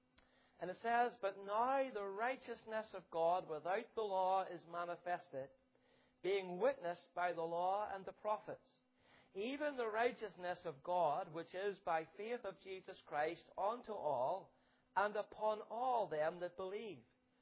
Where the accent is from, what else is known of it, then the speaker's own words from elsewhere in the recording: United Kingdom; We're so British whenever we go away, aren't we?